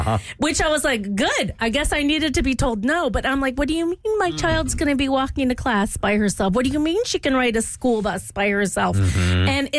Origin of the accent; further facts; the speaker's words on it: Louisiana, United States; Where I grew up in Louisiana, the way, you know, and it's interesting